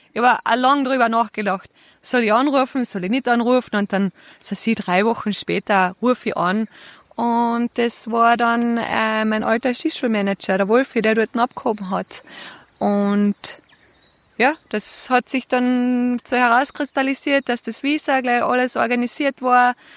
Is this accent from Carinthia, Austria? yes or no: yes; Carinthia, Austria; now in New Zealand; Ich bin aufgewachsen in einer kleinen Ortschaft in Kärnten, 1000 Zehlendorf. Sehr geborgene Kindheit in den Bergen